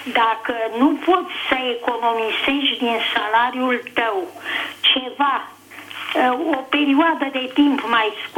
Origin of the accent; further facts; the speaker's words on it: Bucharest, Romania; Eu sunt din București